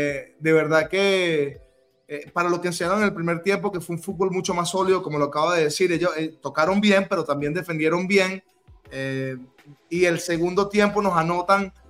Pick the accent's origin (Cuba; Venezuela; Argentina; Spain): Venezuela; emotiva para mí como venezolano